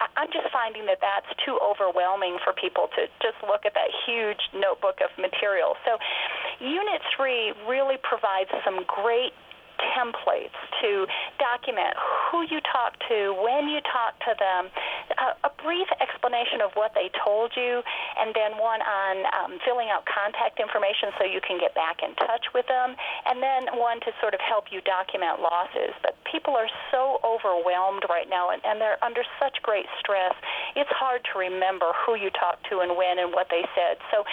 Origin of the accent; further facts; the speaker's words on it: Pennsylvania, United States; Well, I grew up on a small farm in Pennsylvania